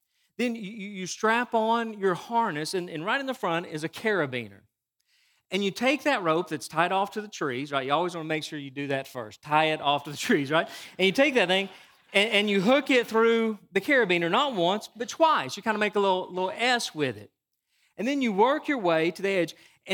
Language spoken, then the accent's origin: English; Chattanooga, Tennessee, United States; But I grew up in Chattanooga, and one of the things that I loved doing as a teenager was rappelling.